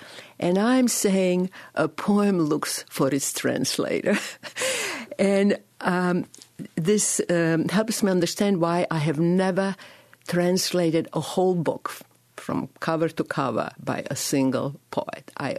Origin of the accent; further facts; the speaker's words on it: Chicago, Illinois, United States; In fact, I grew up in Chicago. I was looking for my roots, and they are Slavic roots.